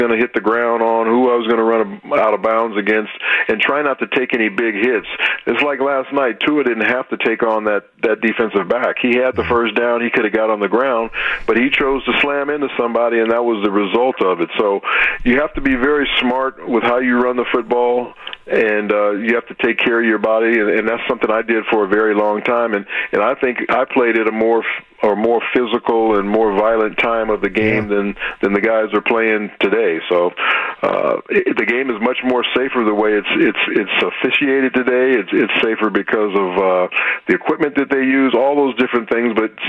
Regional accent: Los Angeles, California, United States; He was the quarterback of the Los Angeles Rams when I grew up in Los Angeles.

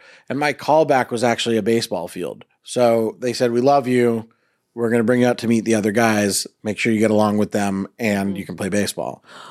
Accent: Boston, Massachusetts, United States; I'm originally from Boston, so I played Little League a lot in Boston

